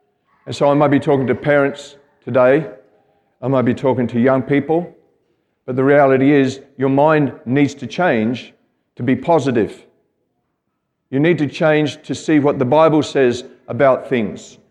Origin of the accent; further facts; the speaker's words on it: Australia; also born or lived in Scotland; I was born in Scotland and we emigrated to Australia when I was just a little fella, 6 years old. And I grew up in a family that was working class